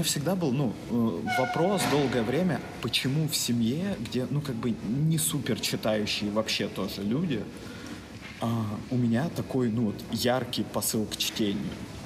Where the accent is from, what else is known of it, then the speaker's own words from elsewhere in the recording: Mezhdurechensk, Kemerovo Oblast, Russia; Да, я из Междуреченска.